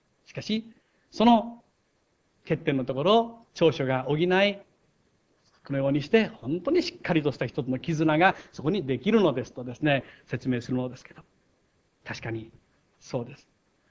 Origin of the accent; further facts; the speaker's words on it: Kochi, Japan; 土佐の高知で生まれ育った私とは